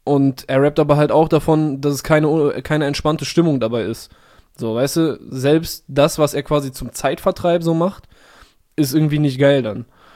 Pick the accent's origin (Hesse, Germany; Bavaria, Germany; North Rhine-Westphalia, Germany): North Rhine-Westphalia, Germany; Cologne; Das ist ja für mich als Kölsche Jung fast wie so ein an Karneval Samstag.